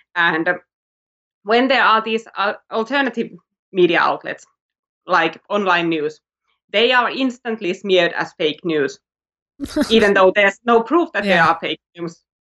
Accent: Finland; When I grew up, I really didn't think about politics, and I really didn't have to, because I lived in the countryside

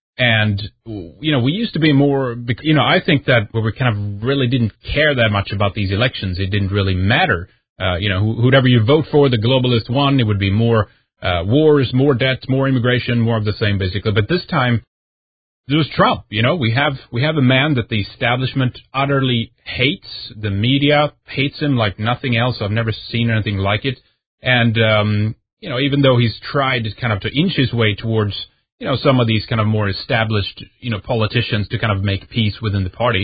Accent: Sweden; from Sweden, and this is Red Ice Radio.

